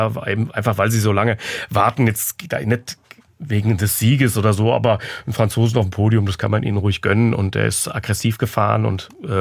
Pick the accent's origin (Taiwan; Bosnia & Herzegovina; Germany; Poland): Germany; Frankfurt, Hesse; Also wir hatten bei uns in Frankfurt, ich bin ja Frankfurter und der 1. Mai ist mein Heimrennen.